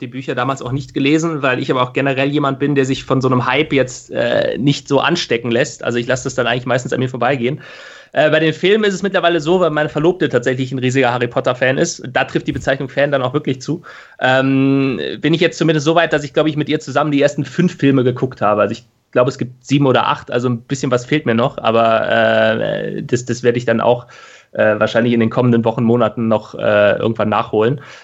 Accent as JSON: {"language": "German", "region": "North Rhine-Westphalia", "country": "Germany", "tie": "born or raised there", "moved": "as an adult", "lives_now": "Hamburg, Germany", "said": "Ich bin ja aufgewachsen in der Nähe von Köln."}